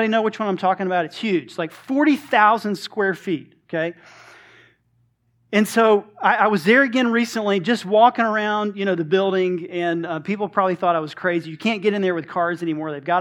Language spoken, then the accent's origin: English; Georgia, United States; I grew up here in Georgia, but it was the first time that I can remember seeing so many stars in the sky